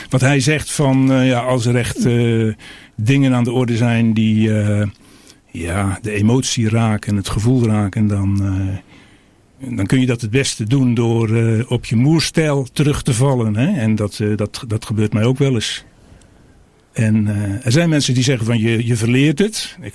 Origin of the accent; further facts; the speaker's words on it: Zeeland, Netherlands; Nou ja, Zeeland, dat is mijn geboorteland. De provincie waar ik geboren ben, een tijd gewoond heb, gewerkt heb ook, ook in het archief.